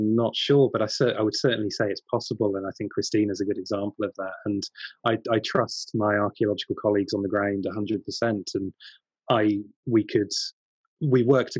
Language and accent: English; United Kingdom; I like to think as a British archaeologist, I do things very well